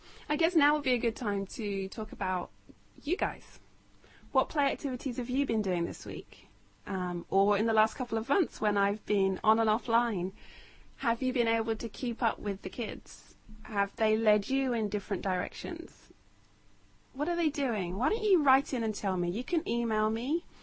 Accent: United Kingdom; also born or lived in United States; And we recently moved from the States in July back to my home country of the UK.

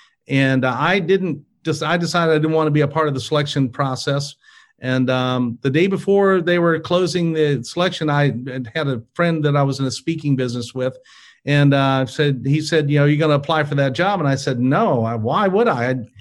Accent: Smyrna, Georgia, United States; No, actually, I grew up in Smyrna, Georgia.

